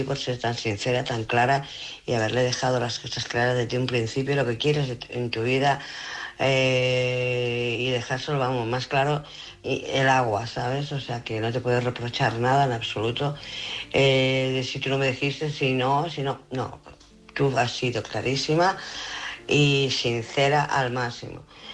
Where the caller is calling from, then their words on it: Barcelona, Catalonia, Spain; de Barcelona.